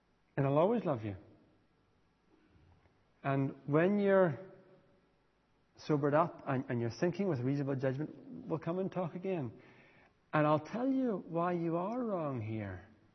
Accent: Ireland; Now, being Irish, the gentle bit is something I struggle with.

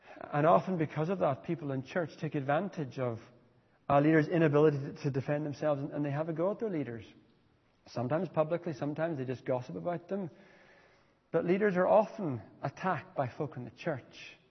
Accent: Ireland; Now, being Irish, the gentle bit is something I struggle with.

